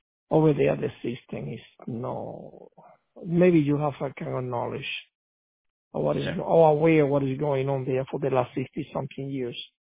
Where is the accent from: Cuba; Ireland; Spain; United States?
Cuba; moved away; since I came from Cuba back in 1985